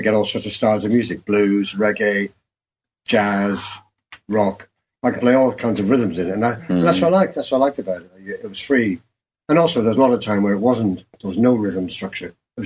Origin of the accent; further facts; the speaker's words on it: Dublin, Leinster, Ireland; I was born in Dublin, and we lived in a one-up, one-down terrace cottage with three beds in the bedroom, the boys, the girls, and then my parents were in the other bed.